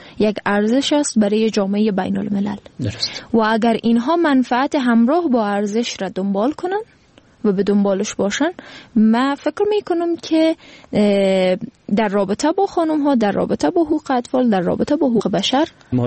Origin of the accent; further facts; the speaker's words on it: Afghanistan; من به عنوان یک فرد، به عنوان یک افغان